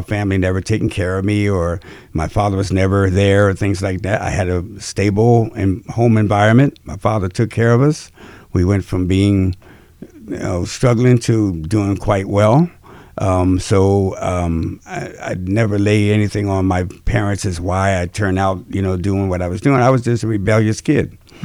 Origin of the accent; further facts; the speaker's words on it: Somerville, New Jersey, United States; also born or lived in New Brunswick / Franklin Township; So, I lived there until I was 13. Then we moved to a town called Somerville, where I grew up into